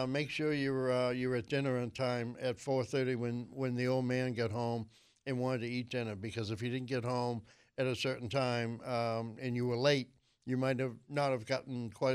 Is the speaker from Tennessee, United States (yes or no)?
no; Allston, Massachusetts, United States; I grew up in Alston. Where exactly? On Alston Street, right near Ringer Playground